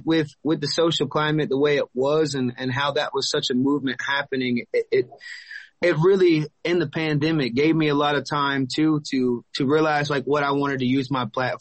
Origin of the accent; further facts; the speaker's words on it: Conyers, Georgia, United States; right there in my hometown, Rockdale County, in Conyers, Georgia, where I grew up, about 30 minutes east of Atlanta.